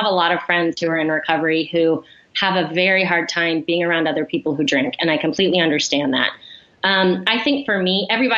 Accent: Ohio, United States; But where I grew up in Ohio, there weren't a lot of running trails or sidewalks. And it just wasn't a very, commuter friendly, I guess, place to live. And like I said, when I moved out here

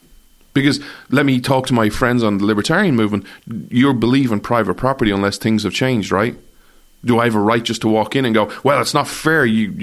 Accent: Ireland; So I'm an Irishman.

